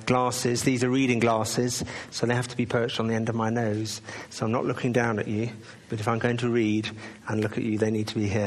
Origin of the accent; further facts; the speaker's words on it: England, United Kingdom; Well, you know now that I'm from England.